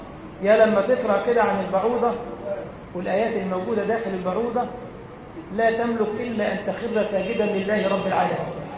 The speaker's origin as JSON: {"language": "Arabic", "country": "Egypt", "said": "علشان كده عندما وقف على نهر النيل في بلدنا مصر"}